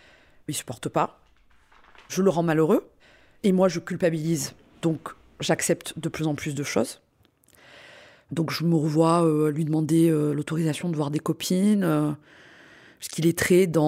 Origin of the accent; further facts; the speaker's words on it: South, France; parce que je suis fille du Sud, donc un peu de tempérament.